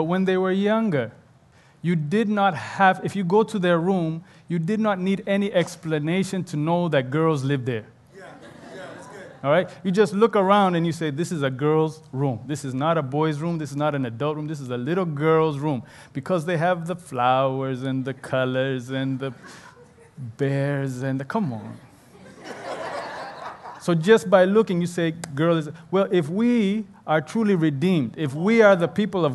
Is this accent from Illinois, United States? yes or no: yes; Chicago, Illinois, United States; also born or lived in Africa; I grew up all over the world. I am a blender, kind of like my shirt. And for many years, I grew up in Chicago, where the Chicago Cubs just won World Series.